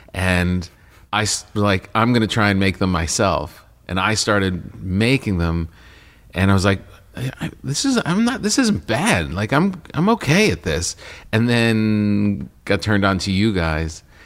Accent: New York, United States; Because I grew up in the New York area, and you know, I knew brisket from going to my friends' satyrs or whatever, right.

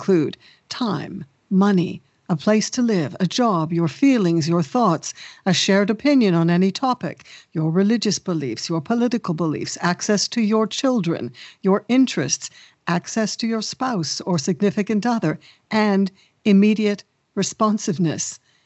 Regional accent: Canada; now in London, United Kingdom; I probably wouldn't even be in London. I'd be living with her in my hometown in Canada

